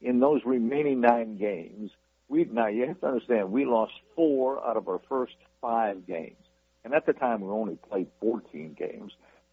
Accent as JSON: {"language": "English", "town": "Appleton", "region": "Wisconsin", "country": "United States", "tie": "born or raised there", "said": "And I grew up in Appleton, Wisconsin, and I grew up in a bar. And growing up in a bar, you meet a lot of people."}